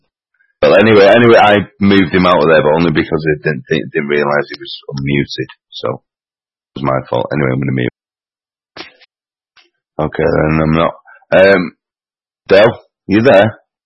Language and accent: English; United Kingdom; We are ignorant British.